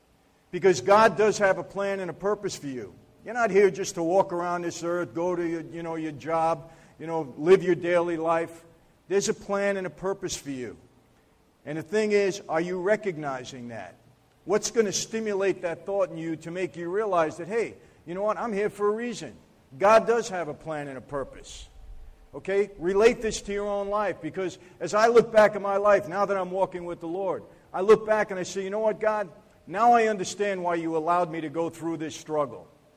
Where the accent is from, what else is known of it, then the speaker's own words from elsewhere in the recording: Brooklyn, New York, United States; also born or lived in Long Island; this is my hometown. Grew up in Brooklyn and Long Island and spent a lot of time in Staten Island way back when.